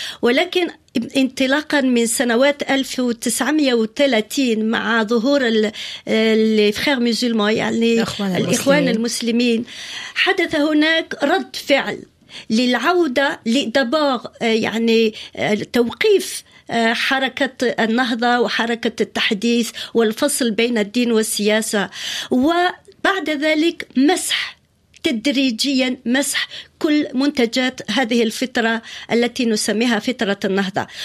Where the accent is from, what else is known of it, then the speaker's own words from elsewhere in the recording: Algeria; now in France; أنا جزائرية في الحقيقة يعني قبل أن أكون فرنسية